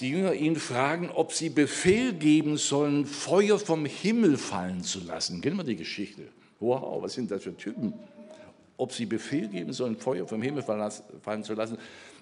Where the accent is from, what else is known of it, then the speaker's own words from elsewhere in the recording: Germany; Als ich zum ersten Mal Israel ging, ich denke, das wird ja ganz schwierig. Als Deutscher, schon 30 Jahre her oder länger